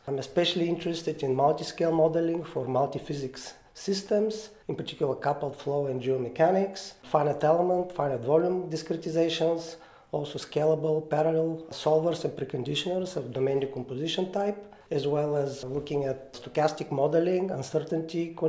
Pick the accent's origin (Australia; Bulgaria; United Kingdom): Bulgaria; moved away as an adult; now in United States; I'm originally from Bulgaria, so I did my undergraduate education in Bulgaria. I got a master's degree in mathematics from University of Sofia.